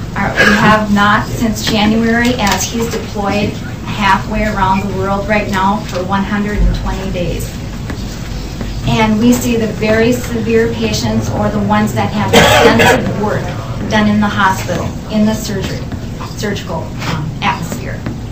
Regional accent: Fergus Falls, Minnesota, United States; I am from Fergus Falls, Minnesota.

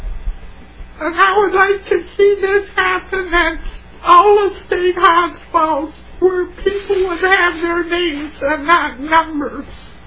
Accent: South Africa; I'm a South African.

